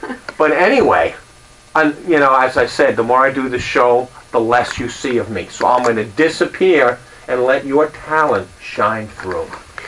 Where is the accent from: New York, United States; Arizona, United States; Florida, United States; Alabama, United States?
New York, United States; Long Island; It reminds me of growing up on Long Island.